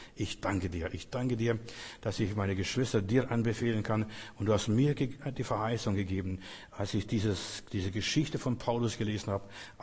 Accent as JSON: {"language": "German", "country": "Russia", "said": "Ich bin mal im Leichenhaus bei uns in Russland mal eingebrochen"}